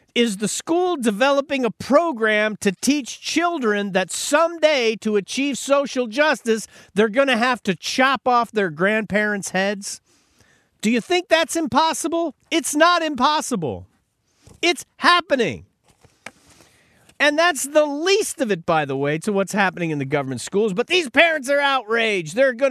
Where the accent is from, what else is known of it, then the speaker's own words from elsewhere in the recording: Buffalo, New York, United States; because I'm from Buffalo. There you go. That's how we say it.